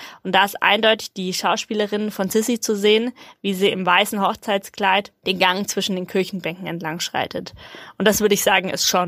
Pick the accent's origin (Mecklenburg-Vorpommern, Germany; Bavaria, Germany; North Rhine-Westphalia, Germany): Bavaria, Germany; in Nordbayern, also bei uns in Franken.